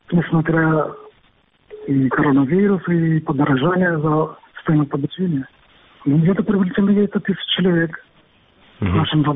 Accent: India; Russian is a second language; now in Crimea; Я сам из Индии, я самый старший среди индийцев в Крыму.

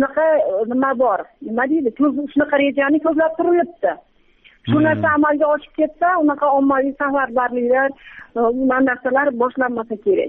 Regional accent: Fergana, Fergana Region, Uzbekistan; Ha, Farg'onadanman, jurnalistman.

